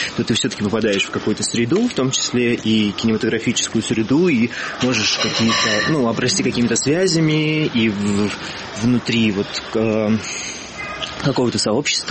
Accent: Pskov, Pskov Oblast, Russia; also born or lived in Moscow; Нет, я из Пскова.

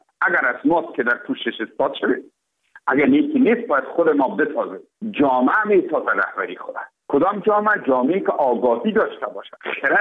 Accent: Afghanistan; ما افغان هستیم.

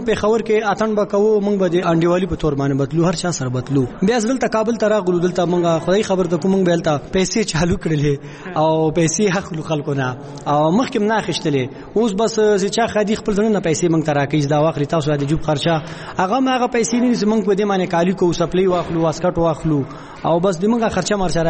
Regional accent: Afghanistan

